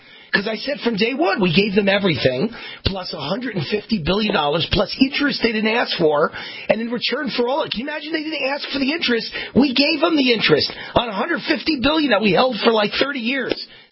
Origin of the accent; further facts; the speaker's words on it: New York, United States; now in Las Vegas, United States; Okay, yes, I live in Vegas now, but I was born and raised in New York